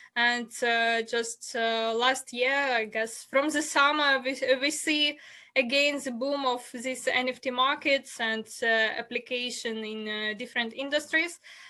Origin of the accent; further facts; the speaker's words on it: Ukraine; And actually, I'm from Ukraine